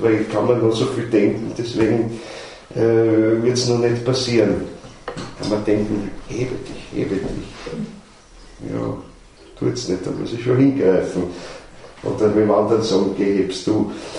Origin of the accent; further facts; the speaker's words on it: Vienna, Austria; ich bin Wiener und nur Wiener, dann hat das mit mich noch nichts zu tun. Ich bin gern Wiener.